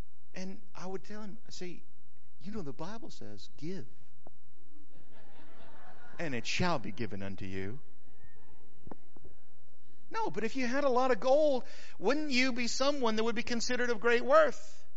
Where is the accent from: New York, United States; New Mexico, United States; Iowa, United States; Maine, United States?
New Mexico, United States; Carrizozo; Hey, I grew up in Carrizozo, I'm telling you.